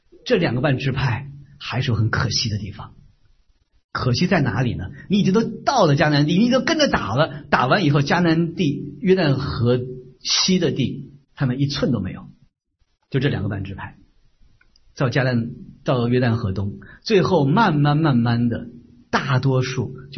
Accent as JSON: {"language": "Chinese", "region": "New York", "country": "United States", "said": "我来自纽约，上周纽约上周呢有一样的土特产啊"}